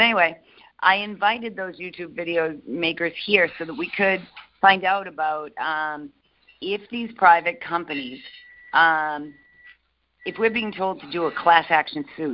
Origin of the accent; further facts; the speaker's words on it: Massachusetts, United States; I'm from Massachusetts.